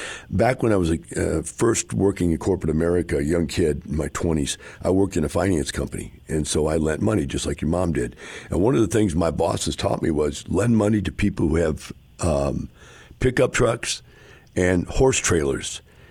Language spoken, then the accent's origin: English; Wisconsin, United States; I came from Wisconsin, and I had no idea what a horse was or a horse trailer or anything.